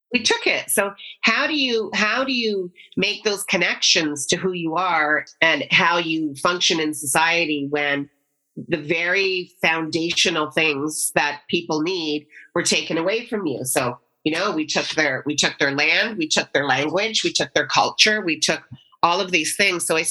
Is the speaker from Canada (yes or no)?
yes; Canada; as a Canadian